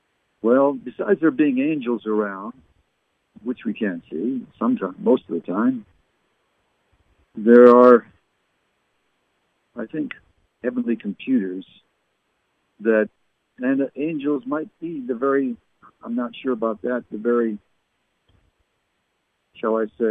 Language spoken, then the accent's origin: English; Barrie, Ontario, Canada; born there; also born or lived in Halifax, Canada; can remember when I was 2 years old. We lived in Halifax, Nova Scotia. My parents were English. But I was born in Barrie, Ontario.